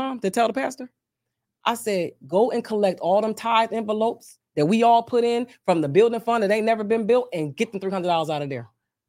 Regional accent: Bristol, Pennsylvania, United States; I do two big events in my hometown of Bristol, Pennsylvania every year.

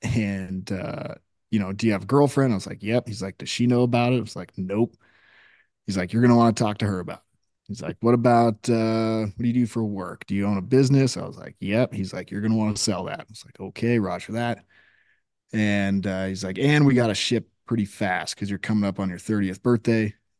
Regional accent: Spokane, Washington, United States; As my wife says, I lived a handful of lives, and I grew up in Spokane, Washington, playing ice hockey as a kid, and kind of did that my entire life

